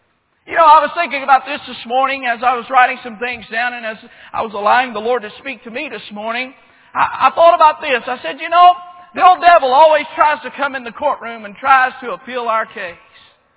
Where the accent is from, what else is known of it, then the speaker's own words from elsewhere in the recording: Alabama, United States; I'm originally from Alabama. We have the death electric chair.